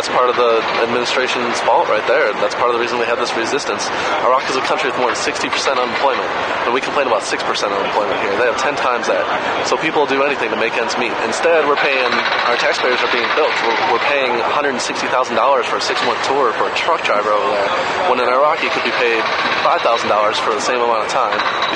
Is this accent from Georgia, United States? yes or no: no; Buffalo, New York, United States; and also I grew up in Buffalo. It's kind of a declining blue-collar town, just like a lot of cities in the nation